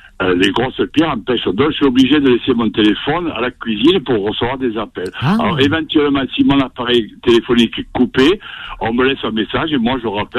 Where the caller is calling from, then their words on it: Occitanie, France; 13. 71. 48, chez moi à Lozère.